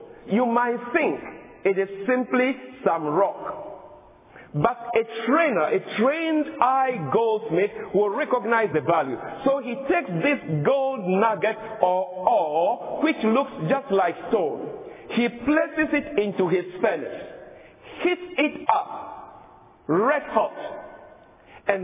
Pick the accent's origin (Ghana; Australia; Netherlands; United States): Ghana; moved away; I come from Ghana originally. It used to be called the Gold Coast.